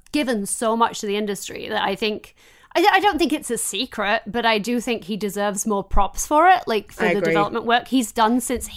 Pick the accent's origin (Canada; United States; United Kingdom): United Kingdom; England; because I'm English.